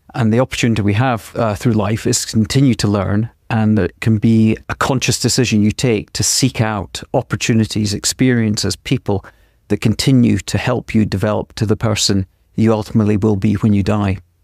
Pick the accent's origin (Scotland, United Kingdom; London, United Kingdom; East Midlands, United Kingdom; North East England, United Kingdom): Scotland, United Kingdom; Arbroath; also born or lived in Tehran; I grew up in Scotland. I grew up in many, many towns, small towns, large towns, and very large cities outside the UK as well, from being born in a place called Arbroath to being a teenager in Tehran.